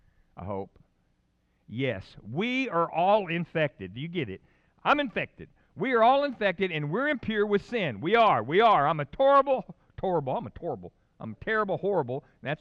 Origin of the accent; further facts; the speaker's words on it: Louisiana, United States; read it out loud 5 times in a row, and I'm Cajun.